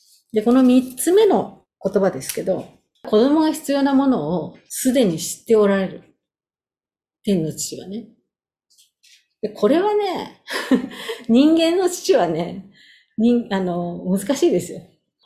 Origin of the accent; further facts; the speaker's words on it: Tokyo, Japan; now in New York, United States; 私東京から来たんですけど